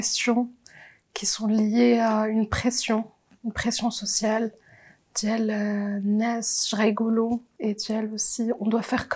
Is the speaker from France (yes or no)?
no; Morocco; moved away as an adult; J'ai grandi au Maroc.